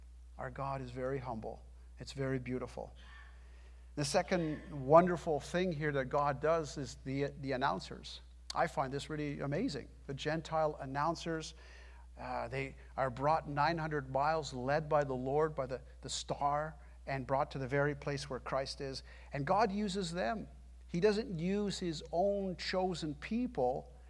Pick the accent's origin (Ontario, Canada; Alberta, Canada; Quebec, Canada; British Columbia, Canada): Quebec, Canada; Laval; And we grew up in Laval.